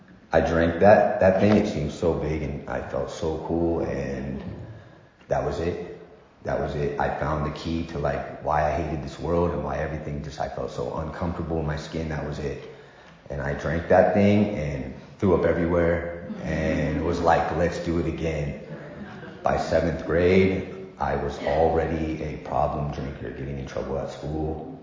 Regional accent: San Luis Obispo, California, United States; born there; I was born in San Luis Obispo. My parents were born there as well.

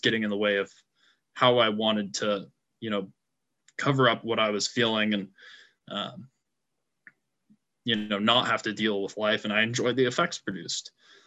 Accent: San Jose, California, United States; I grew up in San Jose.

